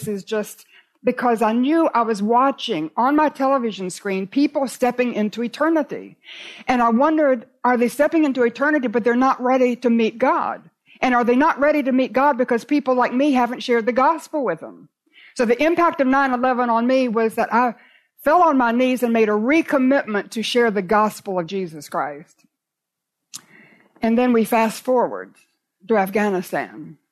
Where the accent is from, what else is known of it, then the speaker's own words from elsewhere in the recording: Raleigh, North Carolina, United States; I was in Raleigh, in my hometown